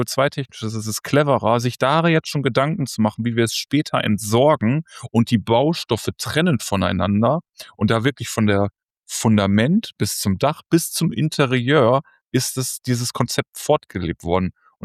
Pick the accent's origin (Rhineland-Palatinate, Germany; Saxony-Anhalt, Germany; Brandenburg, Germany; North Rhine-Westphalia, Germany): North Rhine-Westphalia, Germany; Duisburg; ich bin 88er Jahrgang, ich hatte noch Freunde, ich komme ja aus Duisburg